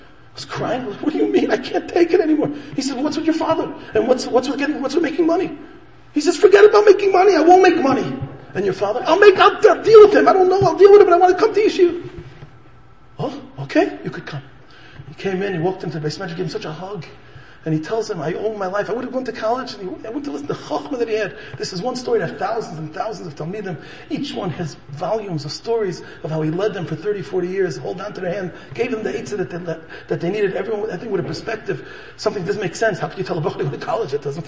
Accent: Chicago, Illinois, United States; a friend of mine from Chicago, I'm a born and bred in Chicago

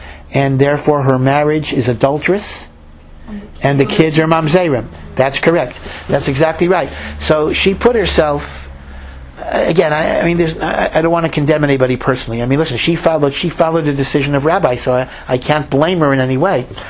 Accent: Silver Spring, Maryland, United States; you know, I come from Silver Spring, Maryland.

